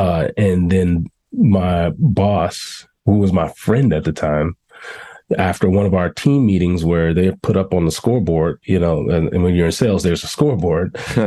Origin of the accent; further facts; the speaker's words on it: Chicago, Illinois, United States; So the real world for me was, I grew up in Chicago